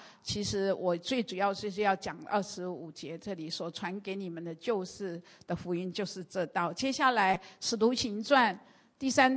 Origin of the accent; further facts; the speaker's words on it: Taiwan; 虽然我们台湾人很喜欢谈政治